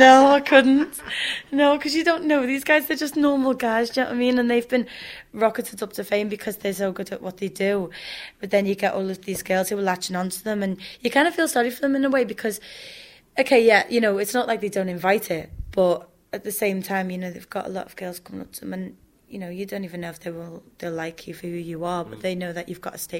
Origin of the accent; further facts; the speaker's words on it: Liverpool, North West England, United Kingdom; Yeah, I'm from Liverpool, but I was living in London at the time